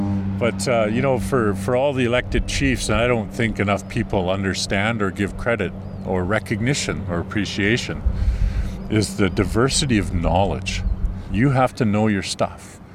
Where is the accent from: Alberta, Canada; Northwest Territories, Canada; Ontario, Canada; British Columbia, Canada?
British Columbia, Canada; Nanaimo; I grew up in Nanaimo. Like, this was my hometown.